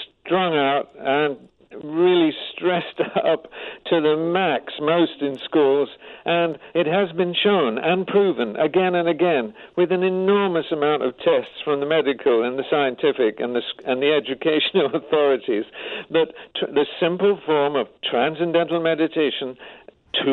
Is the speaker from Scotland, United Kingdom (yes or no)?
yes; Glasgow, Scotland, United Kingdom; and I'm the Irish in Scotland and Glasgow